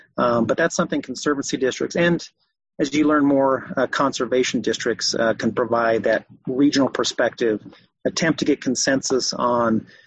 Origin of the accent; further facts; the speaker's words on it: Colorado, United States; I'm from Eastern Colorado, so I know a lot about corn and sugar beets